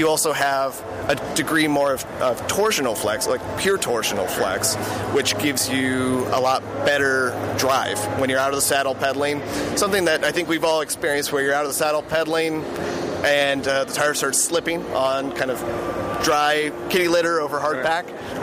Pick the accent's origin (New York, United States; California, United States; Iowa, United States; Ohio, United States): California, United States; Auburn; I grew up in the foothills of California, so Auburn area.